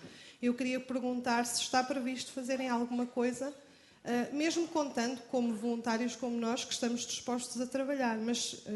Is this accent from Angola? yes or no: no; Coimbra, Portugal; sou de Coimbra